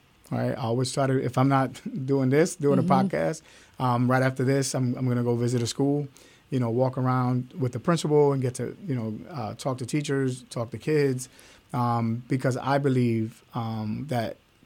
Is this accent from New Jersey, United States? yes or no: no; Philadelphia, Pennsylvania, United States; Growing up in North Philadelphia, that to me is success